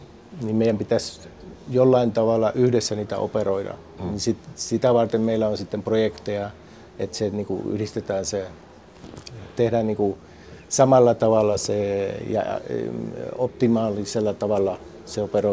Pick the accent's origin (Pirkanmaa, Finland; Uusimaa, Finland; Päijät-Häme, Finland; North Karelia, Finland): North Karelia, Finland; Joensuu; moved away as an adult; now in Chile; Mä oon ollut 27 vuotta Chilessä. Mä synnyin Joensuun lähellä, kävin koulun siellä ja sitten mä menin ammattikorkeakoulun Kuopiossa ja valmistuin niin kuin IT-puolella.